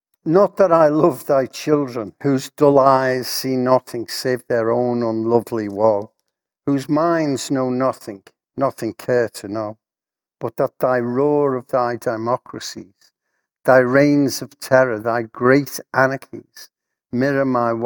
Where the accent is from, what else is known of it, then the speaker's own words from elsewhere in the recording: Liverpool, North West England, United Kingdom; I mentioned before I come from Liverpool and a lot of Irish connection